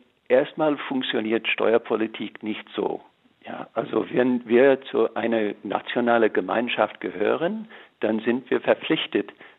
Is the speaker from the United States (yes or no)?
yes; United States; born there; German is a second language; Aber ich bin in Amerika geboren. Und ich habe als Weißer jede Menge Privilegien genossen